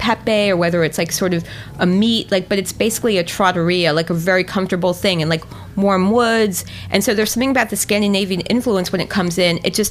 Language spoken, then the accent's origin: English; New York, United States; But I'm from New York, so I still believe that New York is the center of the universe on every level.